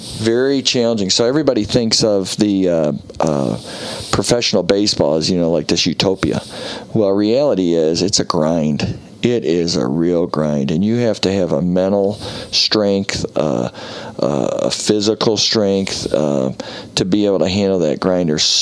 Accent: Michigan, United States; And in a place where we grew up in Michigan, we dreamed of being at Michigan.

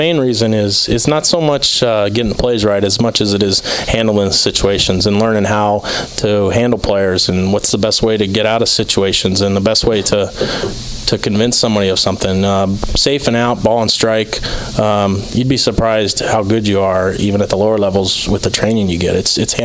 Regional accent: Philadelphia, Pennsylvania, United States; Or for me, I grew up in Philadelphia, and I grew up going to Phillies games all the time.

